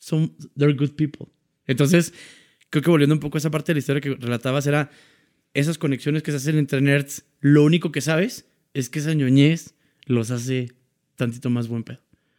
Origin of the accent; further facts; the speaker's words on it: Mexico; pues soy ponga mexicano